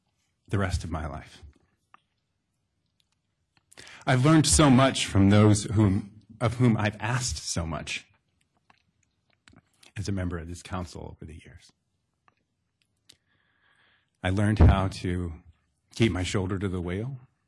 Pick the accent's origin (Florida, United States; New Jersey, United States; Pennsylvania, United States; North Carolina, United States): North Carolina, United States; Chapel Hill; I'm proud of where I'm from. I'm from Chapel Hill.